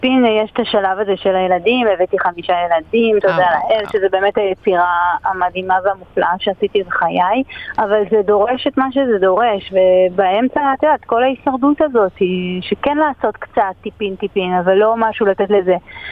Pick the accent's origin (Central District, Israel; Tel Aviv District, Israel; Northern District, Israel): Tel Aviv District, Israel; Tel Aviv; גדלתי בתל אביב, ובשנות ה-90 זה היה מקום קצת אפל ואולי קצת מופקר